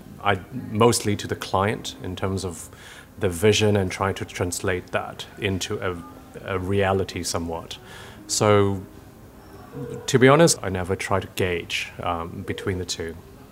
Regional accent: Hong Kong; also born or lived in London; I was brought up in Hong Kong, and at the same time, a substantial amount of my upbringing is out in London, actually.

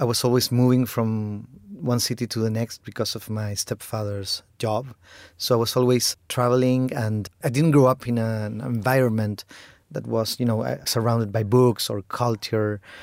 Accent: Chile; Oh, because I grew up in Chile, and culturally, we have many things in common.

